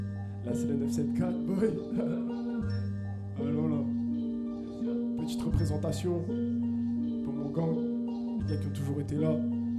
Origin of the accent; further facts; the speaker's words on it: Saint-Pierre, Réunion; moi je viens de Saint-Pierre, des gars viennent de la Ravine, Tampon.